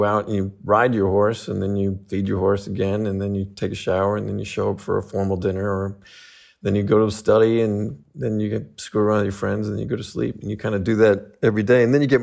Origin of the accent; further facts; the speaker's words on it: Los Angeles, California, United States; Well, I had an atypical upbringing. I was raised in Los Angeles, but my grandfather in 1959 bought a cattle ranch just north of Fresno, California